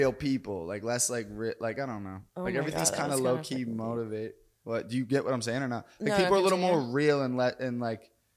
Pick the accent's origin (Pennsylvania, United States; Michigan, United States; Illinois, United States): Pennsylvania, United States; Pittsburgh; now in Miami, United States; You know, I'm from Pittsburgh. I'm over the snow.